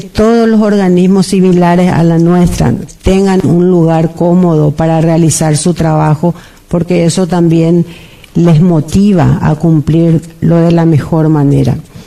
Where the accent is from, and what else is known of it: Paraguay